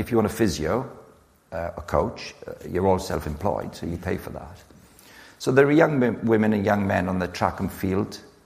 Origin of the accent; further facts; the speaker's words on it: Farnborough, South East England, United Kingdom; born there; So I was born in Farnborough.